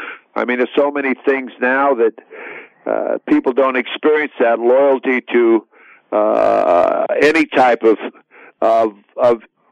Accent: Las Vegas, Nevada, United States; from Las Vegas saying, buckle up, everyone.

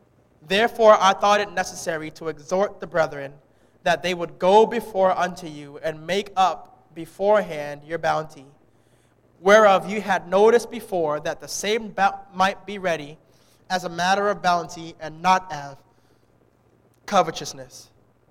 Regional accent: New York, United States; This street New York kid. I'm a Jamaican from New York.

